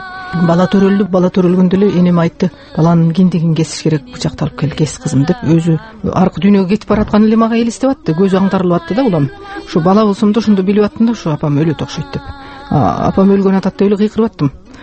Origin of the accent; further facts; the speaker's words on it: Orto Ooz, Batken Region, Kyrgyzstan; ушу Баткендин Орто Ооз деген айылында өткөн балалыгым. Биринчи класстан алтынчы класска чейин ушул жерде окуганмын.